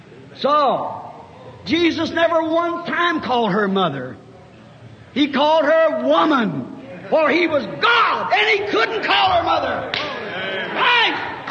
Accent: Ireland

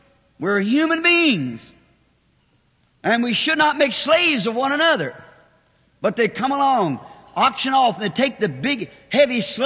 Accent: Southern United States, United States; I'm a Southerner, but it wasn't right.

